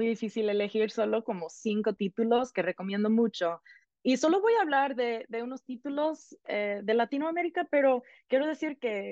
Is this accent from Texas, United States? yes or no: no; Colorado, United States; Spanish is a second language; yo empecé a aprender como a los 11 años. Yo soy de Colorado y yo fui a una escuela bilingüe